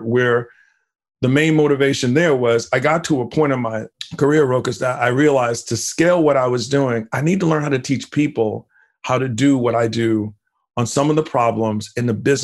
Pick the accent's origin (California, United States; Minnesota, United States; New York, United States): New York, United States; Brooklyn; also born or lived in Queens; So I was born in Queens, but I lived in parts of Brooklyn. In fact, a part of Brooklyn called East New York. And I lived in the projects.